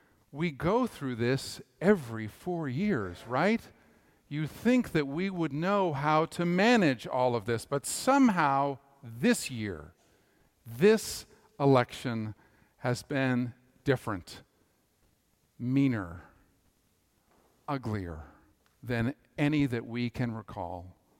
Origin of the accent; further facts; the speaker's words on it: Canada; because I grew up in Canada and I think I'm still a Canadian citizen